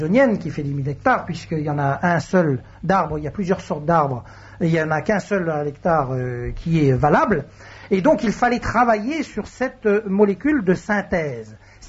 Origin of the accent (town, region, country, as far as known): France